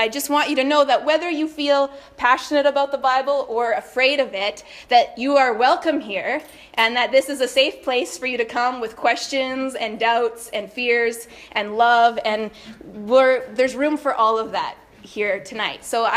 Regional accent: Niverville, Manitoba, Canada; I grew up in Niverville. Ever since I was about 2 years old, we lived right next door, actually, so it's perfect.

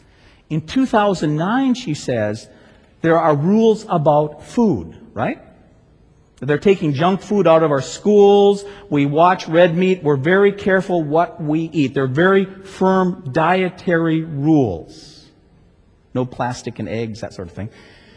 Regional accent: International Falls, Minnesota, United States; now in Hong Kong; I was back in my hometown of International Falls, Minnesota, 2 summers ago

